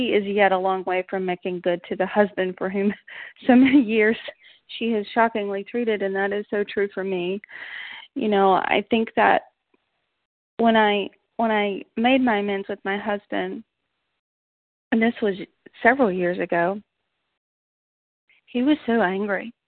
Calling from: Knoxville, Tennessee, United States; I'm calling from Knoxville, Tennessee.

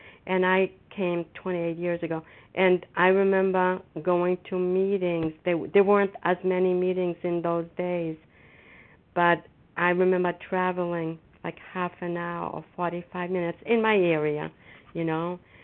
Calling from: Foxborough, Massachusetts, United States; I'm calling from Foxborough, Massachusetts.

